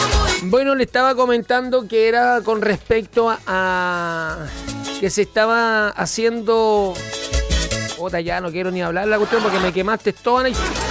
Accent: Chile; Algo que nosotros acá como chilenos no lo vivimos hace mucho rato.

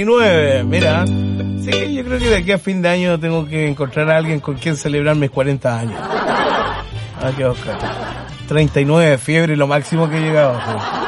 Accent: Chile; Nosotros como chilenos, dije, como chilenos y jóvenes chilenos.

